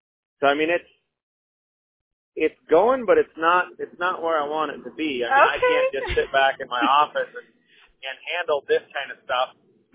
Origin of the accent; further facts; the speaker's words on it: Pillager, Minnesota, United States; I've been here for 25 years. I was born in Brainerd and raised in Pillager. I got a lot of friends that are, you know, the farming. I grew up on a 150-acre cattle ranch.